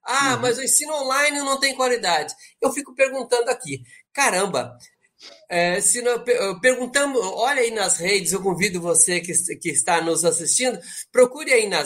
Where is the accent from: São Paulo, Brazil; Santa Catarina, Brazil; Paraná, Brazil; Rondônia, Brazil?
Paraná, Brazil; Tomazina; born there; ou lá em Tomazina, aí no Norte Velho do Paraná, onde eu nasci, perto ali no Ribeirão da Anta, onde eu nasci.